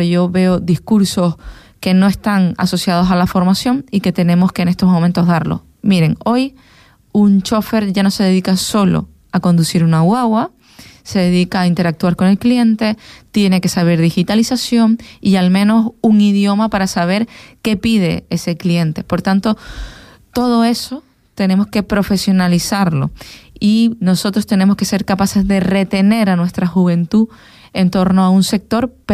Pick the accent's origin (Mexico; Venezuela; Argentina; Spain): Spain; Canary Islands; yo me siento canaria y mejor era casi por igual, ¿no?